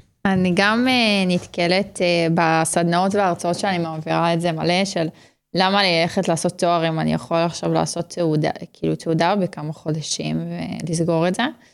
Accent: Nahariya, Northern District, Israel; אני מנהריה, כמו שאמרתי

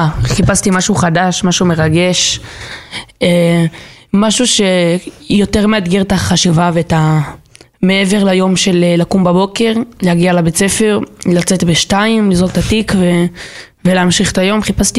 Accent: Modiin, Central District, Israel; אני ממודיעין.

